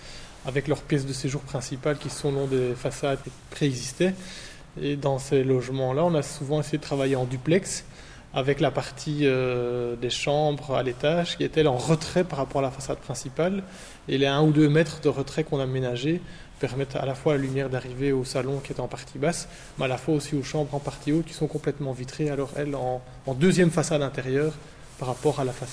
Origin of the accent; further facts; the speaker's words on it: Louvain-la-Neuve, Wallonia, Belgium; ingénieur architecte, comme Laure, ma collègue. On a tous les deux, on est de Louvain-la-Neuve.